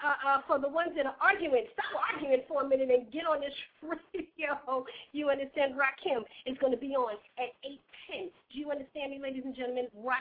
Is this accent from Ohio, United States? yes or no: no; New York City, New York, United States; now in Charleston, United States; because I came from New York City, and I'm going to keep on saying that, but I do rep Charleston, South Carolina as well.